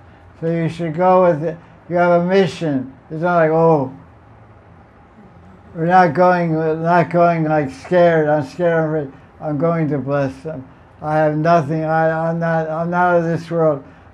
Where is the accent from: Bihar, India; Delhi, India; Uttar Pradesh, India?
Uttar Pradesh, India; Vrindavan; I'm from Vrindavan. Your heart never leaves Vrindavan or Radhakund.